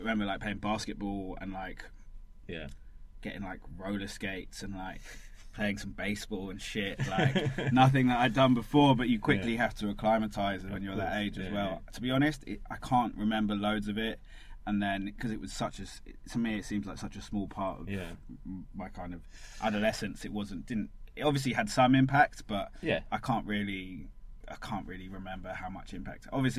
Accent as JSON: {"language": "English", "region": "London", "country": "United Kingdom", "tie": "born or raised there", "also_born_or_lived": "New York, United States", "said": "Like growing up in London, I kind of early memories are like Holloway, going to like the shops on Holloway Road"}